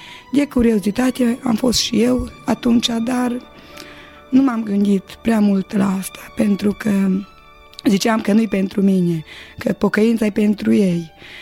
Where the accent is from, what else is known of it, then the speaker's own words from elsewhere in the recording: Bicaz, Neamț County, Romania; sunt din Bicaz, am 46 de ani și m-am născut într-o familie de ortodoxi.